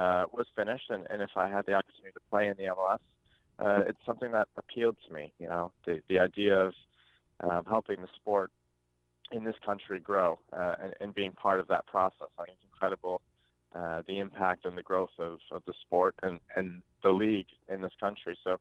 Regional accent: Chicago, Illinois, United States; Yeah, obviously I'm a Chicago boy, and I'll be rooting for my hometown team.

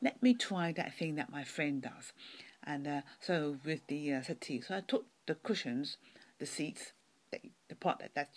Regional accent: London, United Kingdom; from London, UK.

